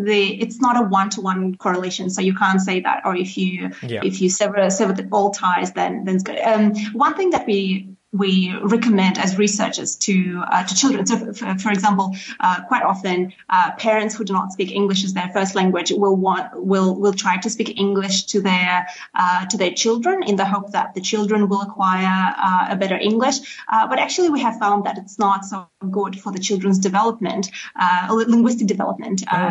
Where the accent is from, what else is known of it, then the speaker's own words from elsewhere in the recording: United States; accent: American; moved away as an adult; also born or lived in New Zealand; now in Australia; So actually, when I first moved to the Southern Hemisphere, people asked me, "Oh, where are you from in the US?" So they could definitely tell that I had lived in the US.